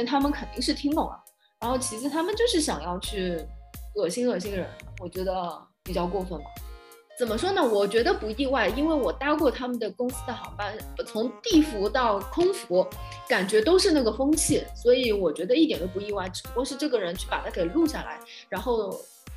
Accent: Shanghai, China; 我是来自中国上海的

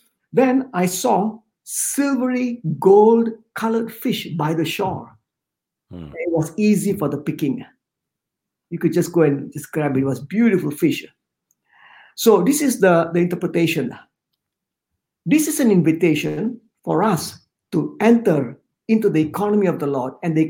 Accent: Singapore; I'm from Singapore. And, you know, in Singapore, there are no mountains, no lakes, some few hills here and there. And it's very, very built up.

